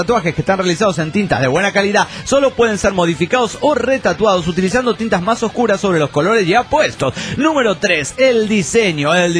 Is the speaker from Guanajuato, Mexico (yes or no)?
yes; San Luis de La Paz, Guanajuato, Mexico; de San Luis de La Paz, Guanajuato, México.